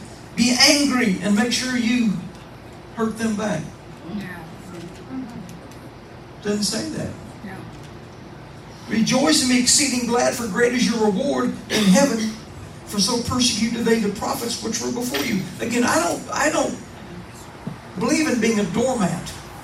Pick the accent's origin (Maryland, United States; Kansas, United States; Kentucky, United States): Kansas, United States; now in Tennessee, United States; Even though I was raised in Kansas, I've been in the South for 62 years. Been in the South. I'm a farm boy, Southern boy. I love Tennessee.